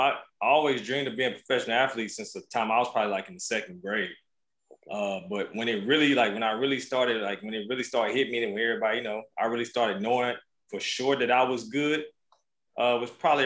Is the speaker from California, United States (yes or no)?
no; Florida, United States; Like I said, naturally, I'm from Florida. So I'm from two football states already.